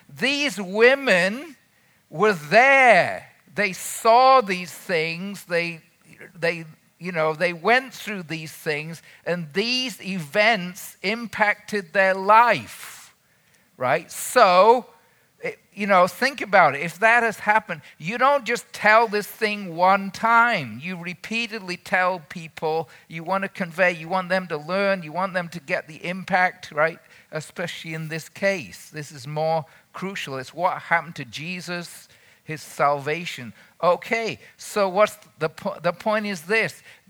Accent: Manchester, North West England, United Kingdom; When I was a teenager, which is not recently, I was growing up in England.

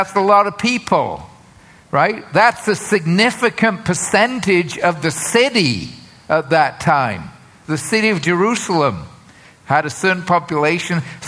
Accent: England, United Kingdom; moved away as an adult; also born or lived in United States; I was born and raised in England, UK. When I was in my early 20s, I moved from England. The first time I left England, I went directly to Chicago and began graduate studies.

